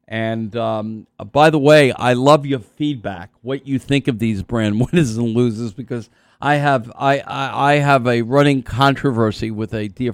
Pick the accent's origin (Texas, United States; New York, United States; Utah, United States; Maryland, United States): New York, United States; And believe me, I'm a New Yorker and I can take it.